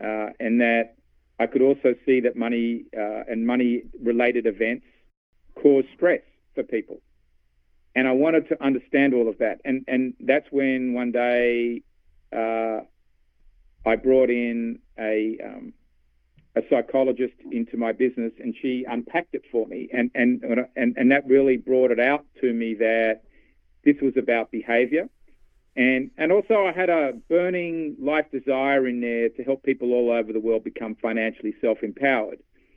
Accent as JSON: {"language": "English", "town": "Sydney", "region": "New South Wales", "country": "Australia", "moved": "as an adult", "lives_now": "Atlanta, United States", "said": "I wasn't born in Atlanta, Georgia. I came from Sydney, Australia, although I now live here in the United States in Atlanta."}